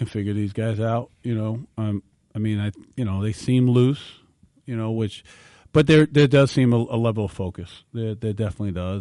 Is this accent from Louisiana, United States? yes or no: no; New York, United States; I grew up in New York, so and we didn't have a garage